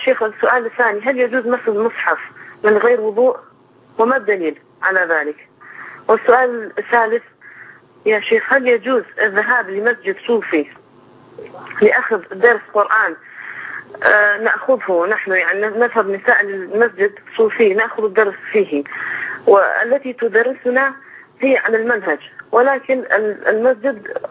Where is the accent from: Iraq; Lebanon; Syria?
Iraq; نحن أنا من العراق هل يجوز للمرأة أن تقود سيارة نحن من العراق